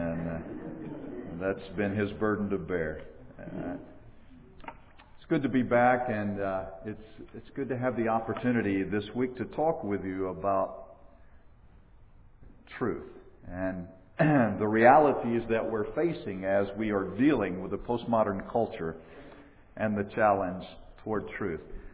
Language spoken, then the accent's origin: English; Dothan, Alabama, United States; I was born in Dothan, Alabama. And I spent the first 12 years of my life living on Moat Street.